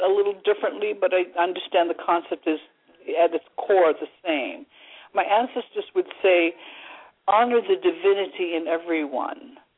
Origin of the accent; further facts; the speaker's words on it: Hawaii, United States; So let's find the love if that's the core of who we are, especially as Hawaiian people.